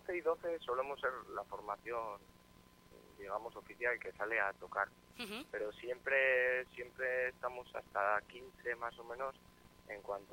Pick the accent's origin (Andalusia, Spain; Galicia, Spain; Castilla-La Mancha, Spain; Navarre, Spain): Navarre, Spain; Tafalla; Pues, la mayoría somos de Tafalla y Olite, la gran mayoría de Tafalla y Olite